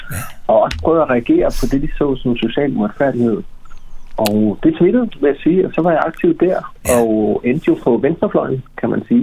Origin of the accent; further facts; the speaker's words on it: Region of Southern Denmark, Denmark; jeg kom fra Sydfyn. Jeg er opvokset på Sydfyn i sådan et godt friskolemiljø.